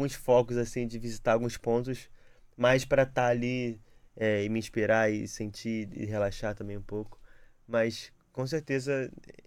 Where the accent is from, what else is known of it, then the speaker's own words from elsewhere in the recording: Rio de Janeiro, Brazil; now in Portugal; sou da Taquara, que é um lugar muito muito específico do Rio de Janeiro.